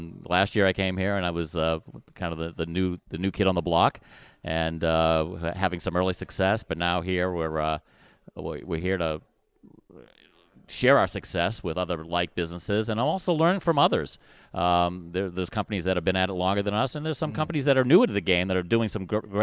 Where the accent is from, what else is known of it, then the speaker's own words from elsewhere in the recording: Sharon, Massachusetts, United States; Yeah, that's my hometown.